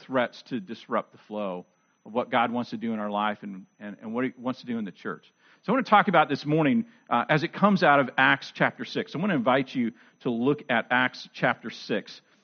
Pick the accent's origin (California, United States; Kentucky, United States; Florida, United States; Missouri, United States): California, United States; Redding; born there; I was born in California. I was born in Redding. So I'm a Northern Californian, right?